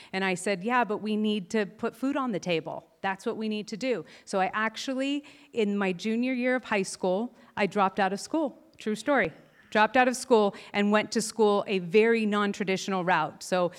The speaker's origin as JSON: {"language": "English", "town": "Stockton", "region": "California", "country": "United States", "tie": "born or raised there", "said": "So I grew up in Stockton, California when I was really, really young, this young, to two parents that were super, super young and super, super hippie."}